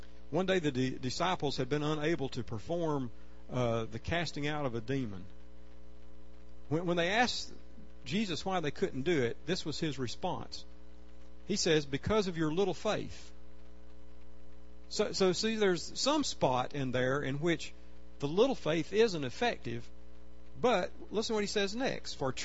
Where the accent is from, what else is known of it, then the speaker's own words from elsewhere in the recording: Georgia, United States; I grew up in North Georgia where all the mountains were.